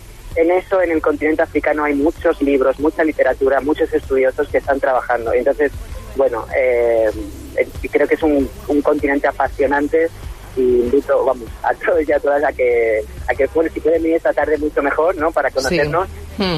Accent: Seville, Andalusia, Spain; gente en mi ciudad, yo soy de Sevilla

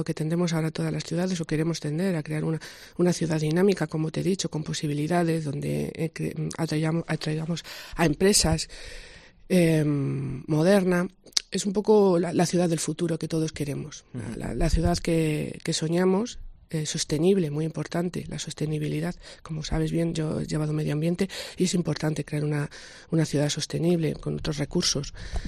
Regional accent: Ávila, Castile and León, Spain; es una abulense que vive aquí, que trabaja aquí, que ama su ciudad, que los que me conocéis sabéis que soy una enamorada de Ávila

